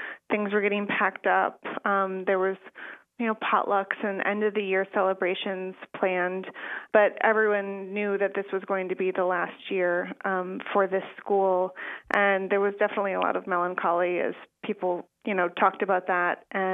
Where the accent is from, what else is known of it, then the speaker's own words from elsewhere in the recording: Kenosha, Wisconsin, United States; So I grew up in Kenosha, and I went to the a big public high school in Kenosha, Mary D. Bradford on the north side of Kenosha.